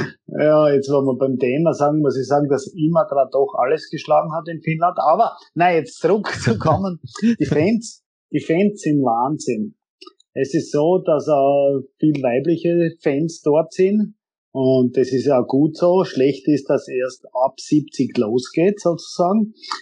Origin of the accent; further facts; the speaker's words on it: Styria, Austria; Ich bin ja daheim, gleich am Österreichring aufgewachsen